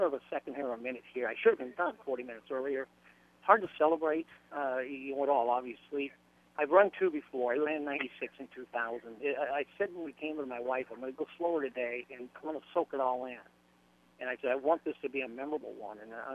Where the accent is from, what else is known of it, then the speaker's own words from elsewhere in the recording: Nebraska, United States; Growing up in Nebraska, you just aren't used to it.